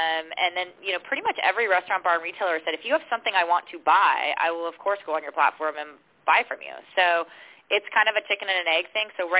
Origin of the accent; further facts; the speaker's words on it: Saratoga, California, United States; So I'm a Californian, native Californian. I grew up here in the Bay Area in a town called Saratoga, California.